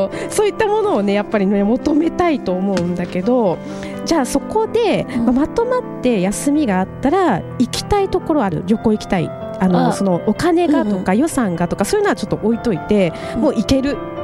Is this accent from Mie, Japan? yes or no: yes; Suzuka, Mie, Japan; 私三重県の鈴鹿市出身なんやけど、